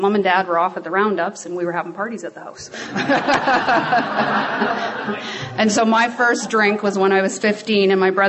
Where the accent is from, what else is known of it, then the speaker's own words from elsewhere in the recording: Lumsden, Saskatchewan, Canada; So I was born and raised in Lumsden in Saskatchewan, and I call myself a valley girl because it's just outside of Regina in the valley.